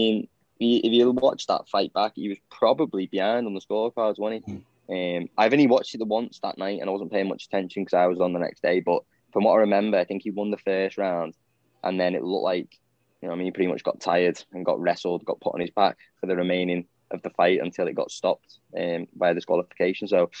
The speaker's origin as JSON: {"language": "English", "town": "Southport", "region": "North West England", "country": "United Kingdom", "said": "I'm from Southport, don't you?"}